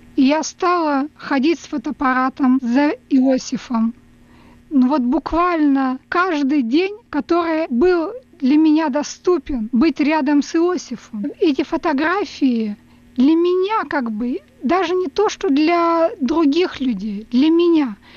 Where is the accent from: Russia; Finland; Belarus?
Russia; moved away as an adult; now in United States; Мы уезжали из России, мы уезжали навсегда, мы умирали.